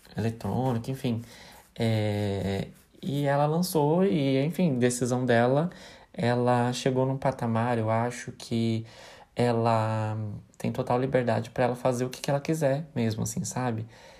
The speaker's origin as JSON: {"language": "Portuguese", "region": "São Paulo", "country": "Brazil", "said": "Sou de Itaquera, mas a gente é praticamente vizinho."}